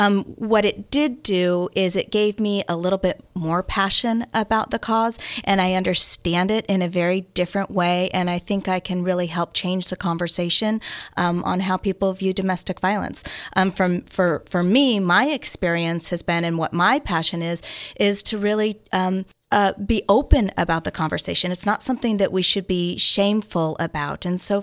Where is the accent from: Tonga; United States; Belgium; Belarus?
United States; Phoenix, Arizona; I'm actually from Phoenix, Arizona. So grew up there and went to work for Special Olympics.